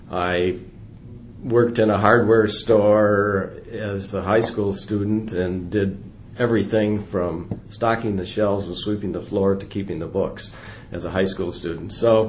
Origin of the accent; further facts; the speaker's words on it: East Lansing, Michigan, United States; Well, I grew up in East Lansing, Michigan, the home of Michigan State University, which I did not attend.